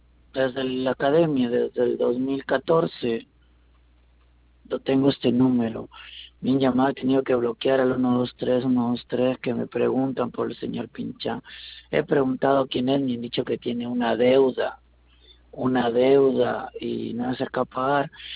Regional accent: Trujillo, La Libertad, Peru; Yo soy de Trujillo. No sé de dónde será el señor que ha dado mi número.

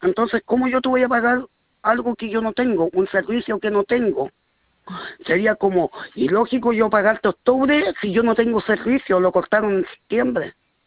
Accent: Santiago, Santiago Metropolitan, Chile; pero yo soy de Santiago, la que vive ahí en Lampa, es mi hija.

